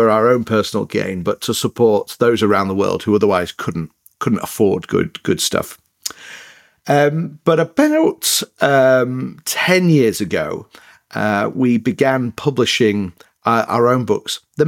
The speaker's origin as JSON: {"language": "English", "region": "England", "country": "United Kingdom", "accent": "northern English", "moved": "yes", "lives_now": "United States", "said": "moved back to another place in the north of England. So my accent is a bit, well, it's northern, but it's a bit mixed up. But then we moved to the States just over 4 years ago, and I'm trying to keep my English accent."}